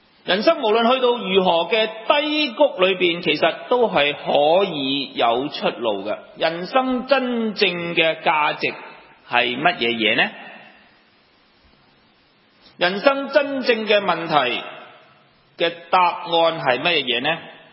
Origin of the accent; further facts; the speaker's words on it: China; 我们中国人呢也都是一样的，我们非常尊敬我们的祖宗的